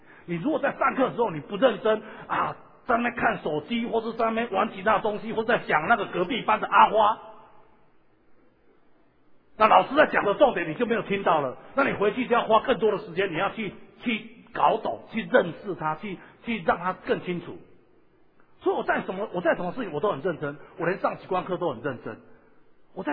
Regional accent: Taiwan

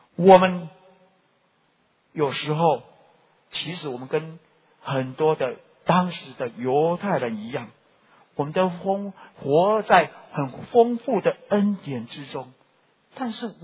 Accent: Taiwan

